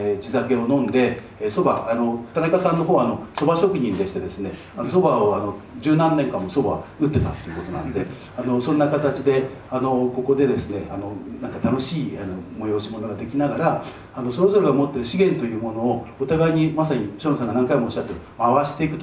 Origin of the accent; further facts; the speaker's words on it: Niigata, Japan; 僕新潟の百姓の出身で、もともと農家なもんですから